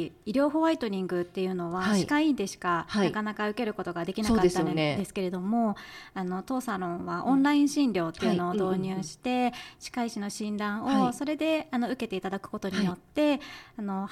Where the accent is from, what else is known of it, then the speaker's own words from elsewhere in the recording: Fukushima, Japan; now in Yamanashi, Japan; 私は福島県出身で、はい、山梨市に住んで3年くらいなのですが、